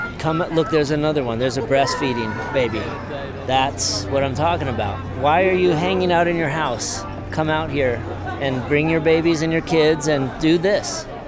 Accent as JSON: {"language": "English", "town": "Boulder", "region": "Colorado", "country": "United States", "tie": "born or raised there", "said": "So I grew up in Boulder, same house that my mom grew up in."}